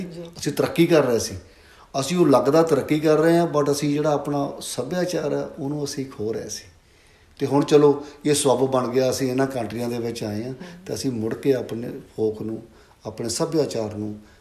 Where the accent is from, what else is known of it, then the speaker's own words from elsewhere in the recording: Nur Mahal, Punjab, India; ਅਸੀਂ ਪਿੰਡ ਦੇ ਸਕੂਲ 'ਚ ਹੀ ਪੜ੍ਹੇ ਹਾਂ, ਨੂਰ ਮਹਿਲ ਸਾਡਾ ਪਿੰਡ ਚੀਮਾ ਜੀ ਮੇਰਾ ਨੂਰ ਮਹਿਲ ਦੇ ਨਾਲ